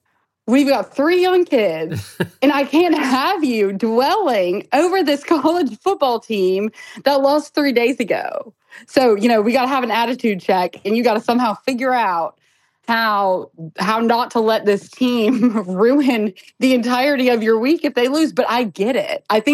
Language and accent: English; Birmingham, Alabama, United States; also born or lived in Michigan; My parents are Lions fans because I was born in Michigan, moved to Birmingham at a very young age.